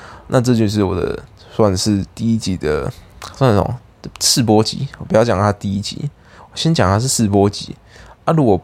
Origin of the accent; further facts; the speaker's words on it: Eastern Taiwan, Taiwan; 我是东部的孩子